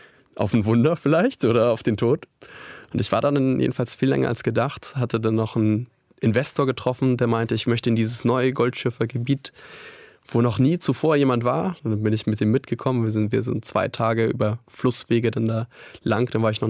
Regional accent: Northern Germany, Germany; ich komme aus Norddeutschland und kenne nur meine kleine norddeutsche Ecke, vielleicht noch Dänemark, wo wir dann immer in den Urlaub gefahren sind.

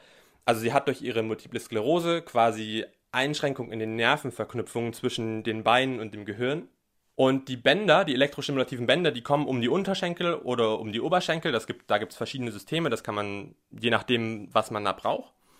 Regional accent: Thuringia, Germany; born there; Ich bin in Thüringen geboren.

